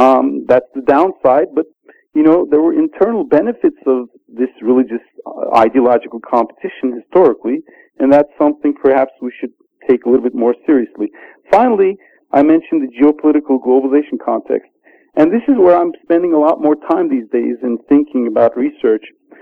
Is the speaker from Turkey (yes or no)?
yes; Turkey; So growing up in Turkey in the 60s, 70s, and 80s, especially in urban areas, middle-class urban areas